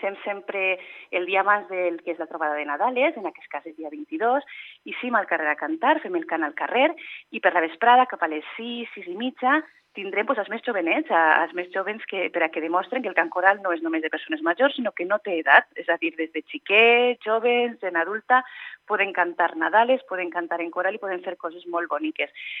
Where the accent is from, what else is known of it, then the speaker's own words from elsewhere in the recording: Vila-real, Valencian Community, Spain; que som molt de Vila-real, que sempre estem defensant les nostres tradicions